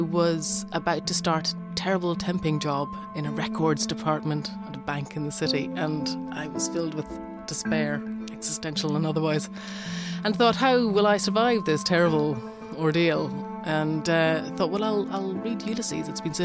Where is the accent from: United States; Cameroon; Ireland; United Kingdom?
Ireland; it's because I'm an Irish writer and I'm interested in the possibilities of language